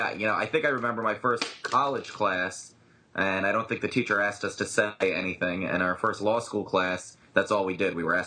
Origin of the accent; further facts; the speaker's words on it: New Jersey, United States; This comes straight out of my home state in New Jersey.